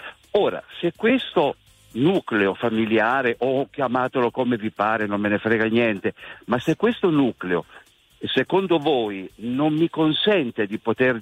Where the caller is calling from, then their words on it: Turin, Piedmont, Italy; Sono da Torino.